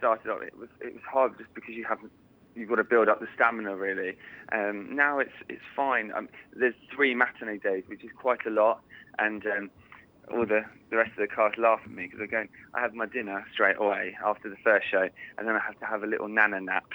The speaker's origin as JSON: {"language": "English", "region": "South East England", "country": "United Kingdom", "lives_now": "Bedford, United Kingdom", "said": "I'm originally from Kent, but I live in Bedford."}